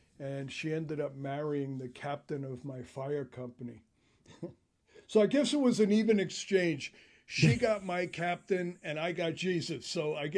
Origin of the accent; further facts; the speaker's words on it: New York, United States; how I grew up in New York, and then all of a sudden I became a police officer.